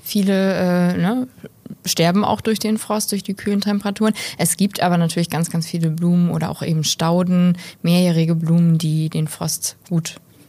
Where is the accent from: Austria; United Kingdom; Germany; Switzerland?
Germany; Bremen; hier in Oldenburg ein bisschen weniger, bei uns in Bremen ein bisschen mehr.